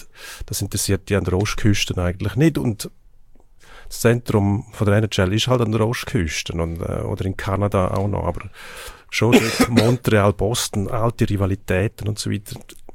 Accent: Switzerland; Oder der Misch gerettelt, wie man bei uns in der Schweiz auch so schön sagt.

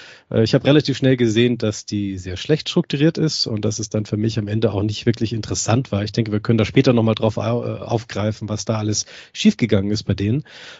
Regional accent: Germany; Also ich komme ja aus Deutschland

